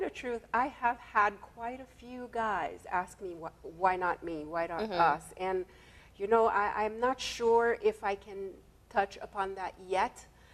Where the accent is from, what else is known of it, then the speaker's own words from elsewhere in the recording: Tigouave, Sud, Haiti; English is a second language; moved away as an adult; also born or lived in Port-au-Prince; now in United States; Well, I am a Haitian woman. And originally from the south of Haiti, from Tigouave, and went to school, Port-au-Prince, and all that kind of stuff, and came here for college